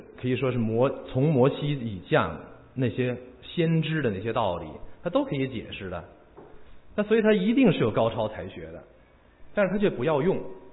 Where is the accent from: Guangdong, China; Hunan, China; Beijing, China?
Beijing, China; 所以呢，你说我生在长在北京26年